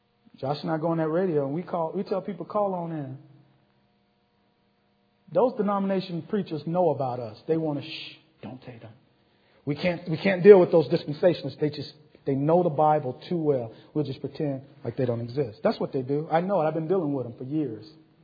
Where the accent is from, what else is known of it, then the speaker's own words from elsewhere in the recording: United States; We'll speak some Ebonics on you, so forgive me.